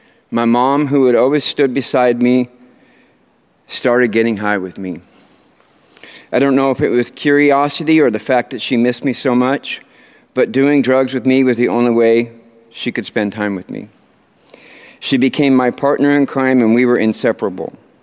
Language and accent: English; Portland, Oregon, United States; I grew up in Southeast Portland, and at 12 years old, drugs started to show up around school and my friend group.